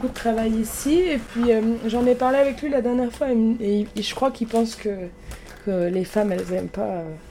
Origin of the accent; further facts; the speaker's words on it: Auvergne-Rhône-Alpes, France; Je suis originaire de Haute-Loire et j'ai 27 ans.